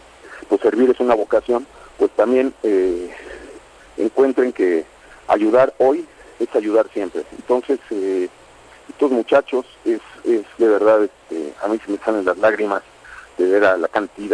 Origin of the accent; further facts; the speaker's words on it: Mexico; todos esos son retos que tenemos que enfrentar como mexicanos.